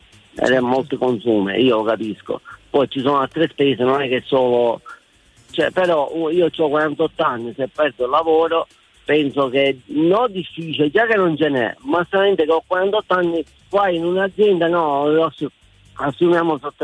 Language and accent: Italian; Alcamo, Sicily, Italy; Buongiorno, io sono di Alcamo.